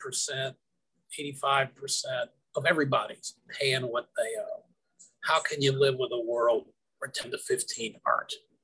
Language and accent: English; Midwest, United States; Like Charles, I grew up in the Midwest.